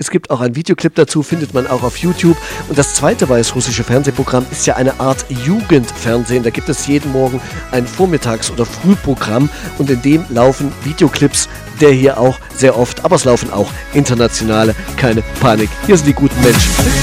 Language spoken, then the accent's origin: German; Thuringia, Germany; Als Thüringer merke ich an, man kann auch mal in unseren Bergen urlauben.